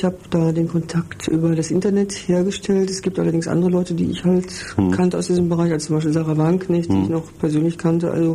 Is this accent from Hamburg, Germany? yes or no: no; Hagen, North Rhine-Westphalia, Germany; ich komme aus Hagen und da war die Szene sehr, sehr stark